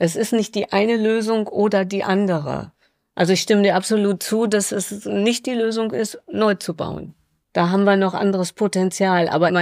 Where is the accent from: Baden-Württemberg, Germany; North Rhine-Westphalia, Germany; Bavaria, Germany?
North Rhine-Westphalia, Germany; Lemgo; wenn ich jetzt mal in meine Region gucke, ich komme aus dem Lemgo, in meinem Dorf 26 Haushalte